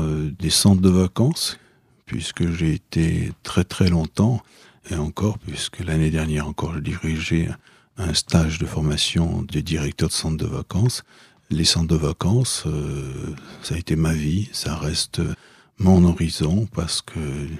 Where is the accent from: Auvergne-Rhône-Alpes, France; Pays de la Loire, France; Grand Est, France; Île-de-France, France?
Auvergne-Rhône-Alpes, France; Saint-Étienne; je suis quelqu'un qui vient d'un horizon un peu plus lointain que Paris, puisque je suis de Saint-Étienne. Je suis né dans la Loire. Je suis né au cœur des mines, au cœur de la sidérurgie